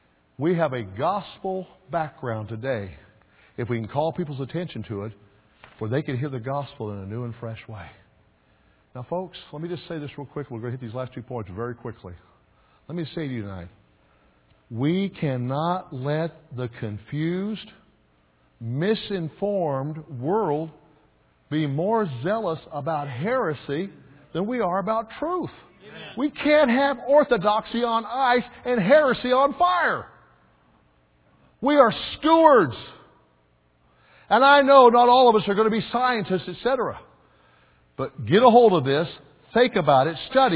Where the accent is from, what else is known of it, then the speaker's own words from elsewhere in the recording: Kansas, United States; I grew up in Kansas. You ever heard of the Dust Bowl days?